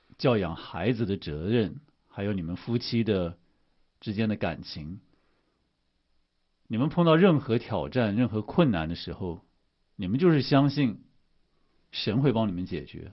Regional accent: China; 在咱们中国人的观念当中，我们提到家庭生活其实好像很少提到信心这方面的重要。所以如果我们中国人在一起谈天的话，如果谈到信心，我们会不知道这个信心是什么。

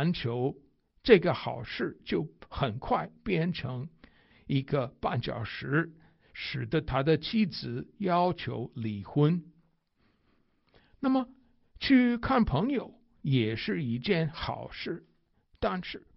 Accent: United States; Chinese is a second language; 因为我是美国人，而且美国人很重视口气新鲜

